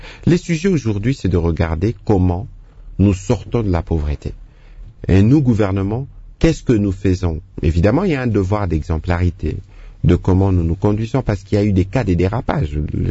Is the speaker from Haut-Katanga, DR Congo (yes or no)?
no; Kinshasa, DR Congo; moi j'étudiais à Kinshasa, mais même à l'époque, parfois pour quitter chez moi à Bandal et aller à Lissanga, c'était des kilomètres à pied